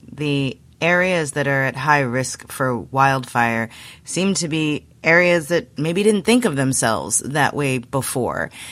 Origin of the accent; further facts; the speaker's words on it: Missouri, United States; or I'm from Missouri, we had plans in places for tornadoes.